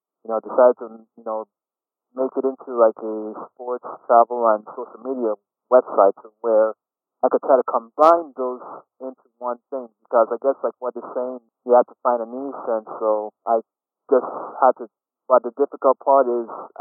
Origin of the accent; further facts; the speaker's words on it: U.S. Virgin Islands; now in Texas, United States; Well, I'm originally from St. Croix, United States, Virgin Islands, and I've been living here in Texas for close to 16 years now.